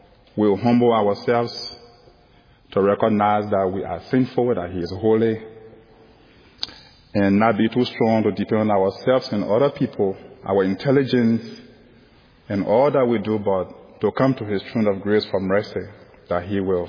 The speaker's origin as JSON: {"language": "English", "country": "Liberia", "said": "from Liberia, West Africa."}